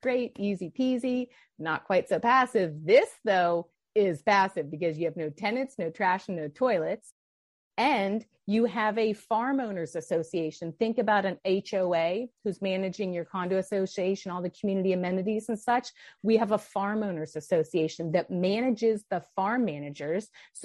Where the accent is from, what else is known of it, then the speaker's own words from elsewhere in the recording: Denver, Colorado, United States; So you mentioned I was from Denver, Colorado.